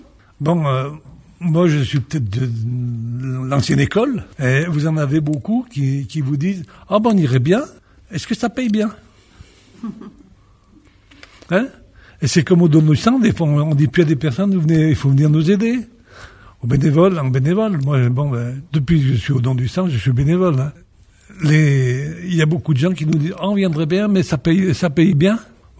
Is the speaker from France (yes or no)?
yes; Pont-de-Beauvoisin, Auvergne-Rhône-Alpes, France; moi je suis de Pont-de-Beauvoisin